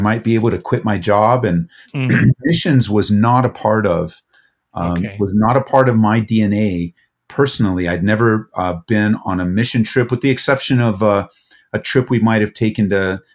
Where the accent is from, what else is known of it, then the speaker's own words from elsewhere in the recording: Downey, California, United States; Yeah, I grew up just outside of Downey before.